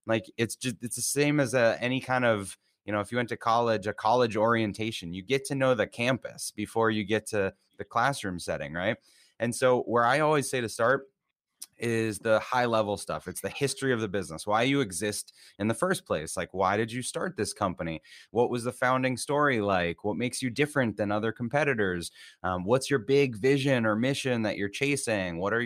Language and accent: English; Massachusetts, United States; So I grew up in Massachusetts and we started with cheerleading events and dance events.